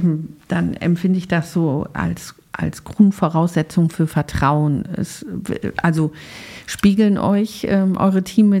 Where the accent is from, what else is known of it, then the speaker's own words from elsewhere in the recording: Rhineland, Germany; Ich muss das ansprechen als Rheinländerin.